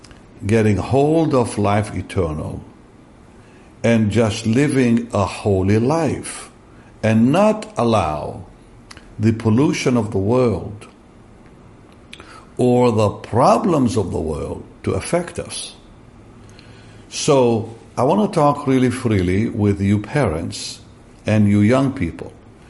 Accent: Israel; We grew up in Israel in a very innocent way.

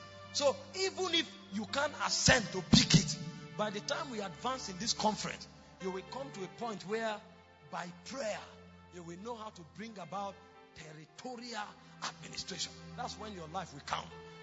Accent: Nigeria; I come from Nigeria where we have vigils most of the time.

